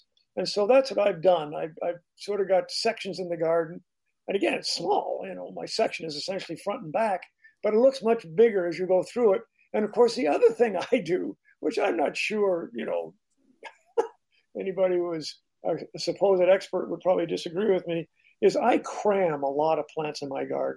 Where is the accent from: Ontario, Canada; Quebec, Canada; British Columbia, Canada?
Quebec, Canada; Montreal; moved away; I'm originally from Montreal, Canada, so I know what you're going through